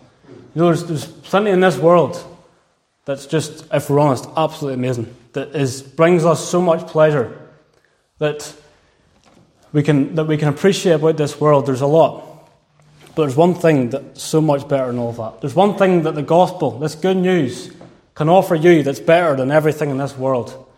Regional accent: Ballymena, Northern Ireland, United Kingdom; Back where I grew up in Ballymena

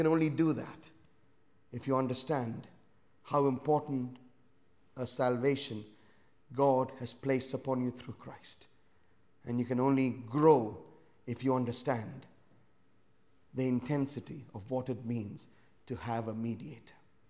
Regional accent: Kuwait; I remember years ago growing up in Kuwait

